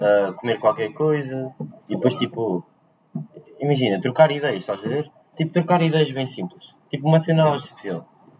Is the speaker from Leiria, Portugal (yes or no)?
no; Aveiro, Portugal; Para quem não sabe, somos de Aveiro, claro, Aveiro City.